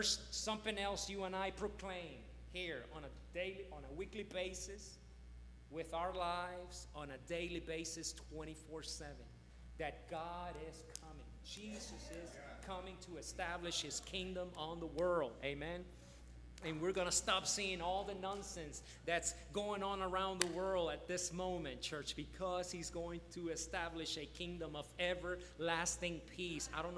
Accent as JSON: {"language": "English", "town": "Baton Rouge", "region": "Louisiana", "country": "United States", "tie": "born or raised there", "said": "when I was growing up in Baton Rouge, Louisiana, we were going to a church at that time"}